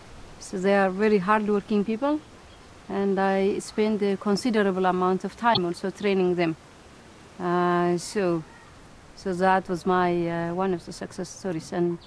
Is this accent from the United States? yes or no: no; Ethiopia; when it was announced that I'm from Ethiopia